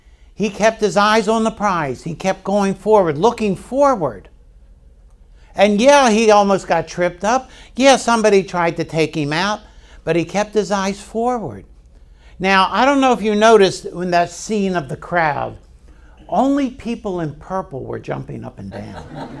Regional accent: Baltimore, Maryland, United States; Now, I'm from Baltimore. And something happened last Sunday in Baltimore that changed the way life is on planet Earth.

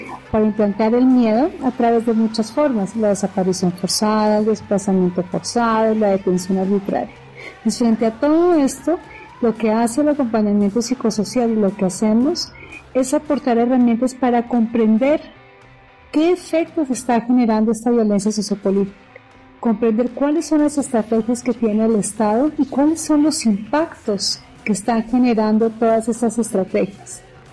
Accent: Colombia; now in Mexico; soy colombiana.

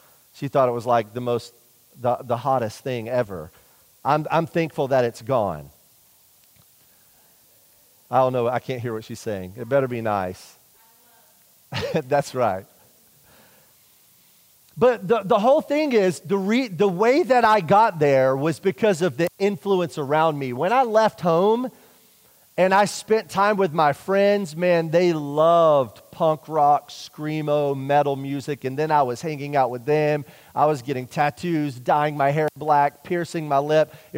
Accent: South Carolina, United States; now in Pittsburgh, United States; maybe you can pick up on the fact just by the way that I talk that I'm not from Pittsburgh. You guys picked up on that by chance? Those of you that are from here, I'm from South Carolina. That's where I grew up.

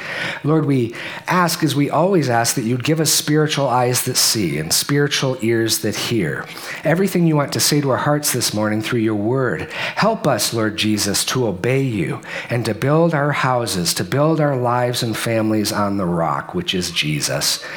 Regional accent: Midwest, United States; I'm like, I'm from the Midwest. I mean, we do tornadoes.

